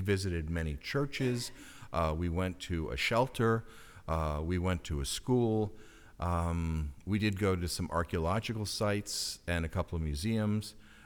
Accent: East Coast, United States; now in Napa, United States; or when I grew up on the East Coast, this is my country.

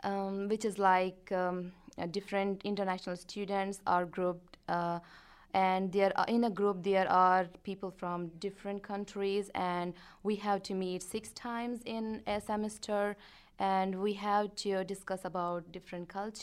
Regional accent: Himalayan region, India; also born or lived in tropical region of India; As I'm from the Himalayan region, we have the similar climate there, like we have the four seasons. But then I have been living in a tropical region of India for past 8 years.

